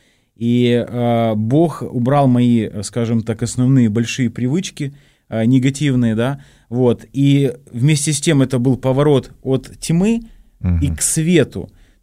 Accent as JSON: {"language": "Russian", "town": "Krasnodar", "region": "Krasnodar Krai", "country": "Russia", "tie": "born or raised there", "said": "я из Краснодара, и родился там, и крестился. Вот, и моя родная церковь в Краснодаре"}